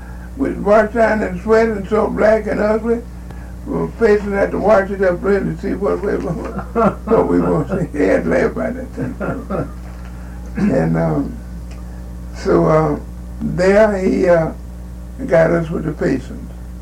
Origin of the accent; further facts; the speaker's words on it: Tampa, Florida, United States; And I was from Tampa.